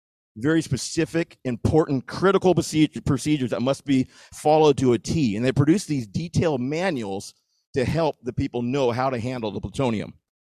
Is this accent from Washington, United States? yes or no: yes; Washington, United States; The Hanford Nuclear Reactor, power reactor, is located in my home state of Washington.